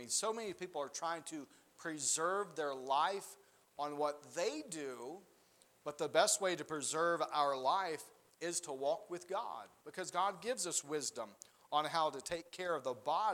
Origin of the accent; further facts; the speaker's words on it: the South, United States; Just growing up in the South, I don't know, I like frog legs.